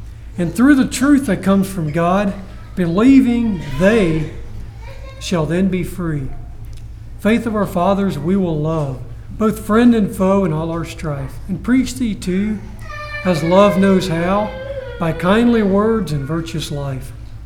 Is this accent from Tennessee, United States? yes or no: yes; Tennessee, United States; I remember I grew up in Tennessee. One of the old brothers in our congregation would pick this song so many times